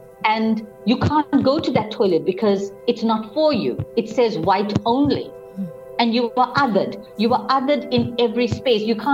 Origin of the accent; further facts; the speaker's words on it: South Africa; So in general, I'm generally a South African.